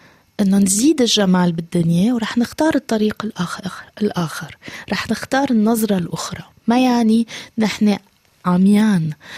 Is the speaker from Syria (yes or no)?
yes; Syria; سورية جدا ومواطنة العالم جدا، طفلة جدا وعجوزة بنفس الوقت